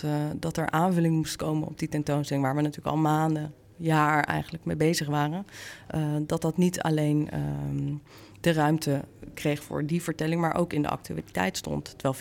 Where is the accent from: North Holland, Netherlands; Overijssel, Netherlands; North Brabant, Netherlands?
North Holland, Netherlands; Amsterdam; ik ben Amsterdammer, dus ik leef sowieso in een bubbel.